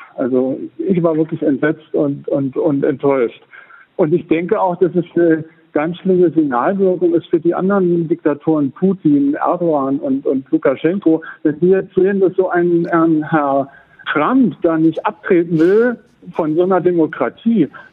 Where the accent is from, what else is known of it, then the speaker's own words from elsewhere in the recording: Berlin, Germany; Also ich muss kurz sagen, ich bin in West-Berlin groß geworden. Ich bin ein Mauerkind, 61 geboren, West-Berlin.